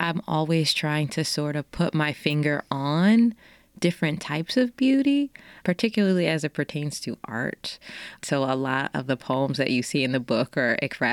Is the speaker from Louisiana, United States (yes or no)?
yes; New Orleans, Louisiana, United States; I grew up in New Orleans. I'm like, I want to see some mountains.